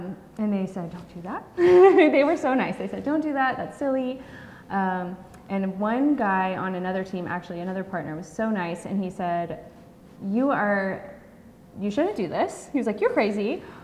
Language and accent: English; Houston, Texas, United States; I'm from Houston, which is where we are right now.